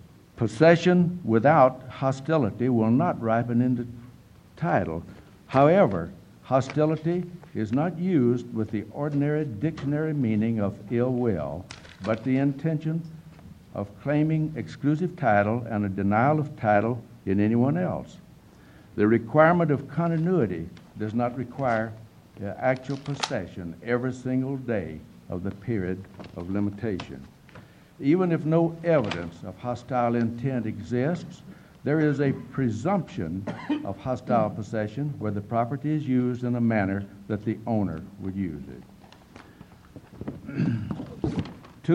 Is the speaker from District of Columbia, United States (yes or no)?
no; Lyons, Oregon, United States; from Lyons, Oregon, and I'm representing the Oregon State Grange.